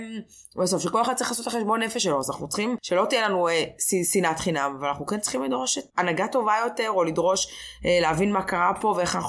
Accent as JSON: {"language": "Hebrew", "town": "Tel Aviv", "region": "Tel Aviv District", "country": "Israel", "said": "אני תל אביבית, אני אדבר למיקרופון, מי שרוצה שיקשיב."}